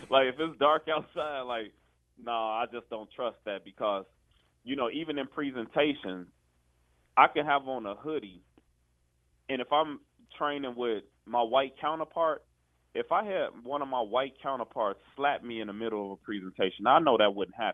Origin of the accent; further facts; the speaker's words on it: Chicago, Illinois, United States; the level of trauma I experienced growing up in Chicago was extreme